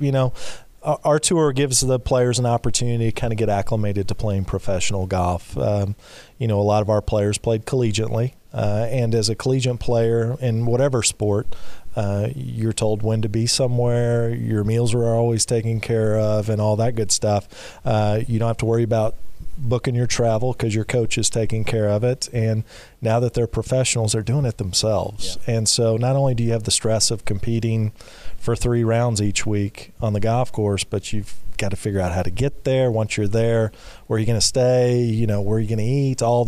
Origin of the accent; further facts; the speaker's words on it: Florida, United States; I know. I'm from Florida, and it feels like I'm just back.